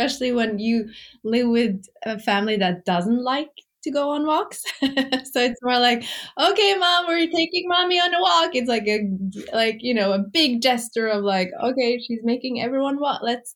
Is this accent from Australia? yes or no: no; Norway; now in New York, United States; And growing up in Norway, there's not a lot of brown children's books because everyone's blonde with blue eyes, which is, you know, fine. But then we moved to New York and we had our own kids